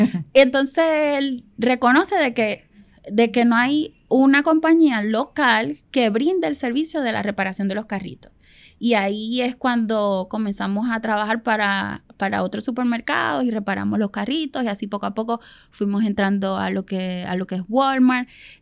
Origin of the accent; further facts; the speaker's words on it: Venezuela; Nosotros somos venezolanos. Y en Venezuela, en estos países latinoamericanos, siempre te obligan a que tú tienes que reparar todo.